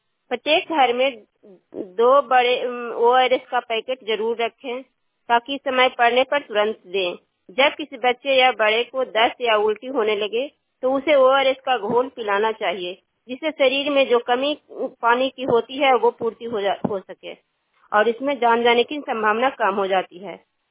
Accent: Kachhiyama, Bihar, India; सकरोड़ा पंचायत कछियामा प्रखंड नवनौसा जिला पटना का निवासी हूँ।

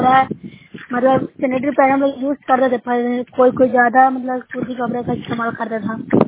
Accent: Bihar, India; मैं नूसरा ब्लॉक से हूँ, जिला नालंदा की निवासी हूँ।

